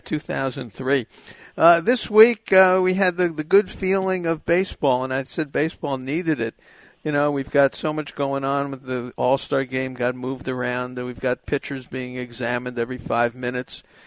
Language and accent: English; East Coast, United States; well, I grew up on the East Coast, and for me, the phrase was, let's have a catch.